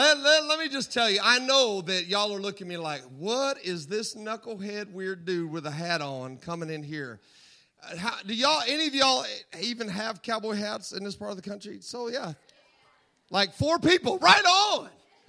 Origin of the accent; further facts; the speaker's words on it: Tombstone, Arizona, United States; also born or lived in Texas; I'm from Arizona. I was born in Texas. I lived my whole life out in Tombstone, Arizona, out in the middle of the desert on the border of Mexico.